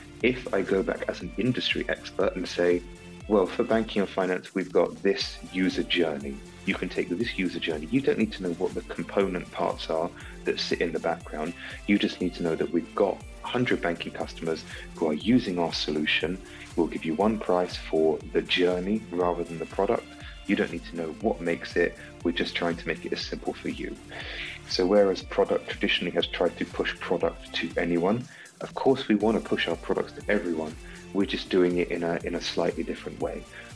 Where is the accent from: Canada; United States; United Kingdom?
United Kingdom; being British, I had one option growing up. So I worked for 6 years in a fish and chip shop.